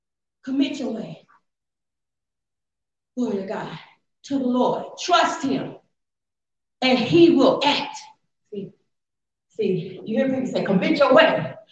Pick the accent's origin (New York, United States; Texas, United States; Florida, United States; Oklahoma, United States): Texas, United States; Atlanta; Atlanta, Texas. And I was going through some stuff. I love my little country town. I was living in my hometown there.